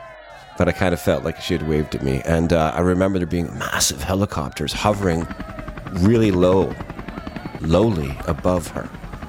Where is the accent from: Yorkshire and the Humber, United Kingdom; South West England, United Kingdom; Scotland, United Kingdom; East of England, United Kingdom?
Scotland, United Kingdom; Dundee; born there; I was quite near because it's on the east coast of Scotland. I was born in a city called Dundee.